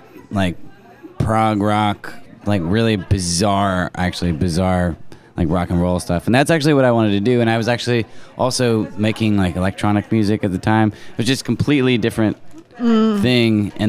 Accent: Forestville, California, United States; now in Sebastopol, United States; But I'd like to say that I'm from Forestville, because it's 20 minutes away, and that's kind of like where I grew up.

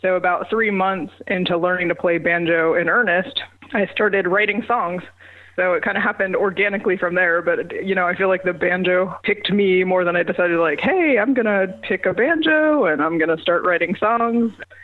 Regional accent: Virginia, United States; I grew up in Virginia, on the coast of Virginia. Actually, it turns out that where I grew up is kind of near the first historical documented places of banjo in this country

